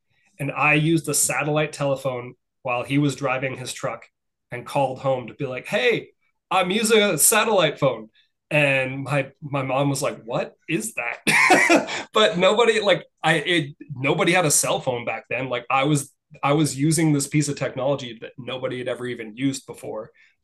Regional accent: Thunder Bay, Ontario, Canada; I grew up in a place called Thunder Bay, Ontario, in Canada. It's a small city of 100,000 people, and the next closest city in each direction is at least 8 hours by car.

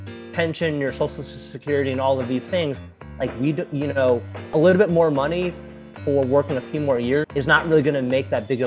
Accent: United States; So I grew up here in the United States, but my parents, you know, they immigrated here from Taiwan in the mid 80s.

